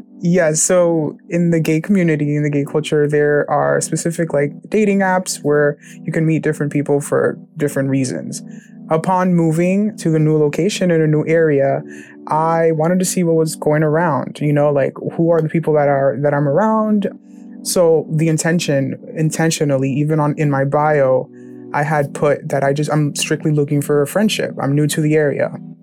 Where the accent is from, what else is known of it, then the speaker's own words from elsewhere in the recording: New Jersey, United States; My hometown is New Jersey, and my profession is I'm an arts educator.